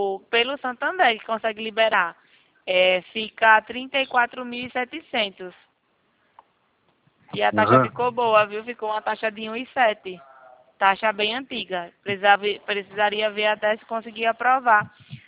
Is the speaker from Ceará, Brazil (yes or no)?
no; Rio Claro, Paraná, Brazil; Não, eu não sou não daí de Guarapuava, não. Eu sou de Rio Claro.